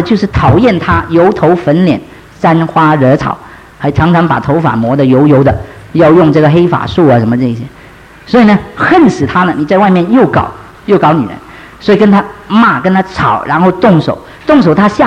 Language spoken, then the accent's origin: Chinese; San Francisco, California, United States; 我来自这个美国的加州三藩市